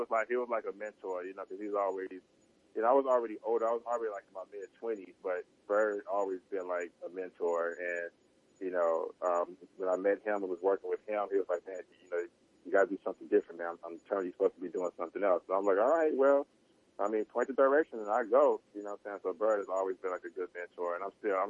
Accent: Compton, California, United States; I grew up in Compton, so I was creative and trying to survive

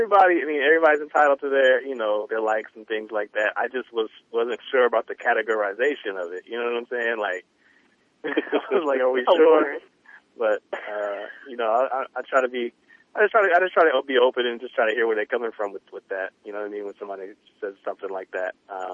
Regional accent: California, United States; moved away; Oh, I mean, well, obviously I'm from the Bay. Shit, man. Like, honestly, I left the Bay in 2000

